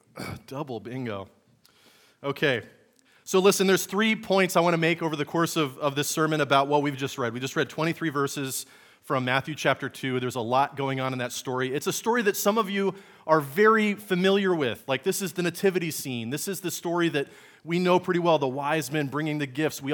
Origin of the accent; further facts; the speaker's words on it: England, United Kingdom; my sense of humor has been shaped by the fact that I grew up in England. I lived overseas.